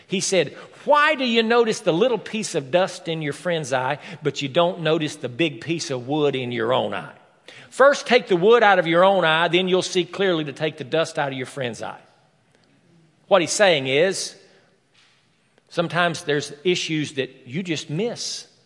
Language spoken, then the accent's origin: English; the South, United States; she was raised in the North and I was raised in the South. Deep South. Hillbilly South. Redneck South.